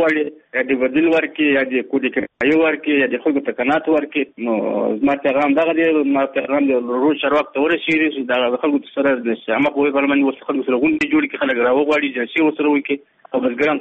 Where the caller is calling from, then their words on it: Dangam, Kunar, Afghanistan; زه د کونړ نه یو قومي مشر د دانګام ولسوالۍ نه خبرې کوم.